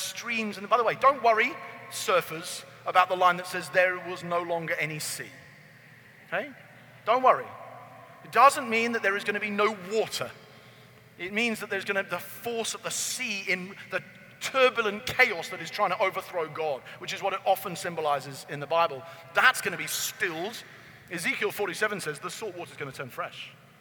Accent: United Kingdom; because I'm from Britain, punting down the river

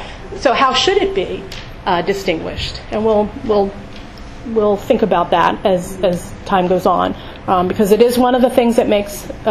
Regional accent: Ireland; And I'm Irish too, so I have a keen sense of tragedy.

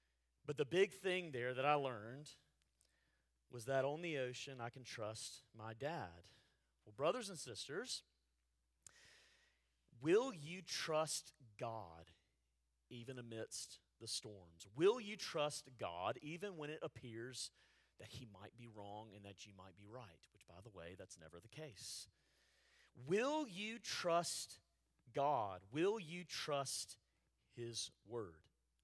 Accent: Montgomery, Alabama, United States; Growing up in Montgomery, Alabama, and having a dad from Mobile, I often went down to the beach, down to the Gulf of Mexico

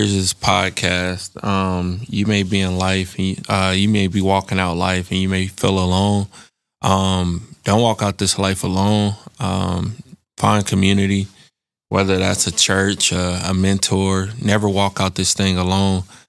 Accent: Indianapolis, Indiana, United States; also born or lived in Evansville; I was born in Evansville, raised in Indianapolis.

